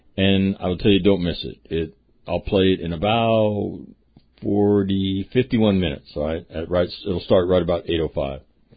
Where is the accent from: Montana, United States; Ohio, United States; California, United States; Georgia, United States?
California, United States; Sacramento; We're both from Sacramento, California. He went to St. Anne's, I went to St. Charles